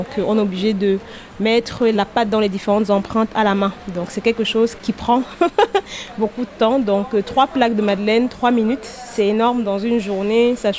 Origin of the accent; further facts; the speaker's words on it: Cameroon; moved away as an adult; also born or lived in France; Mon parcours, je suis née en France. J'ai grandi au Cameroun. Quand j'ai eu mon bac, je suis allée en France faire mes études.